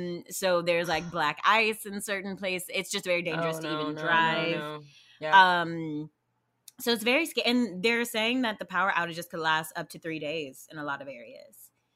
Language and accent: English; Texas, United States; Like, okay, I'm from Texas. And so my family is struggling through all of the blackouts